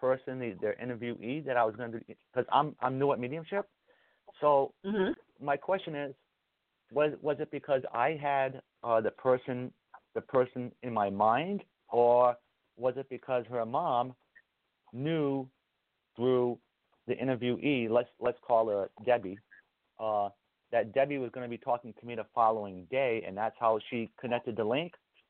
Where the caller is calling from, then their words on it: Massachusetts, United States; Yeah, I'm calling from Massachusetts.